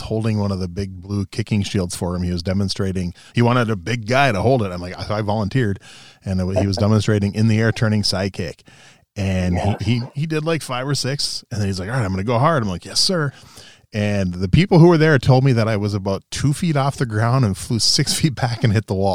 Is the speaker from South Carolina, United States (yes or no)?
no; Little Falls, Minnesota, United States; I had gone back home after college and spent the summer back in my hometown of Little Falls. So I traveled to Brainerd to train with John Ingham for the summer.